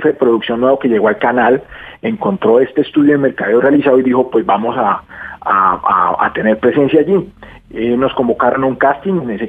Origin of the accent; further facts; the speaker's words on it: Villavicencio, Meta, Colombia; Déjenme saludar a la gente de Villavicencio, mi tierra.